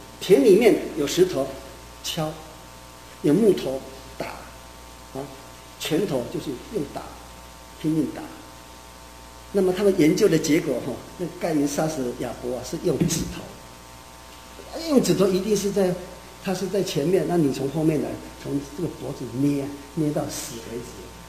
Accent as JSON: {"language": "Chinese", "country": "China", "said": "西洋人呢、啊，跟我们中国人哈、啊，跟"}